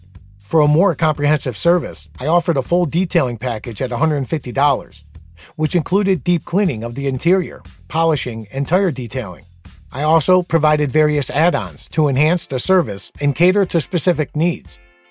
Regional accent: Oakland, California, United States; from Oakland, California.

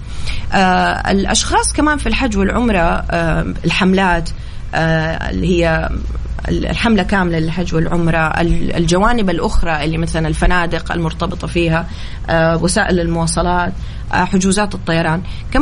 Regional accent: Saudi Arabia; لأنه أنا سعودية ومقيمة

